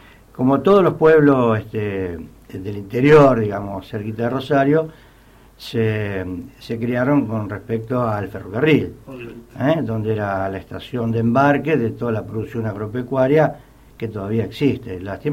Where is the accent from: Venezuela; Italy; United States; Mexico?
Italy; now in Argentina; Nosotros somos de origen italiano, yo soy italiano. Nosotros cuando llegamos a la Argentina en el año 57